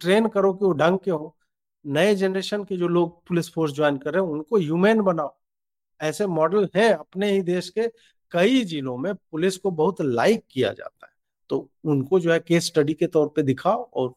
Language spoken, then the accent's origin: Hindi; Begusarai, Bihar, India; मैं जिस जगह से आता हूँ बेगूसराय, और मेरा ननिहाल जिस जिले में है